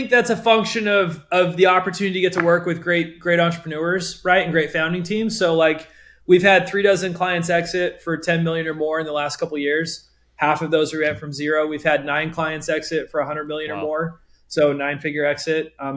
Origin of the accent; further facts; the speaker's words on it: Idaho, United States; I grew up, I was the oldest of 7 kids. I'm originally from Idaho. My dad was a seminary teacher.